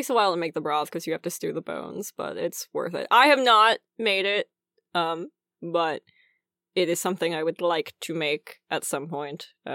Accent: New York, United States; New York that I will eat a bagel or a pizza and consider it on par. But that's me being biased for my home state.

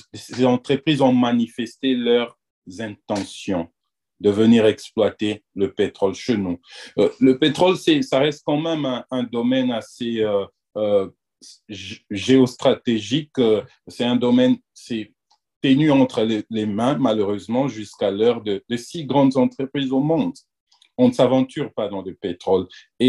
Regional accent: DR Congo; Ils devaient se bousculer pour venir chez nous en RDC.

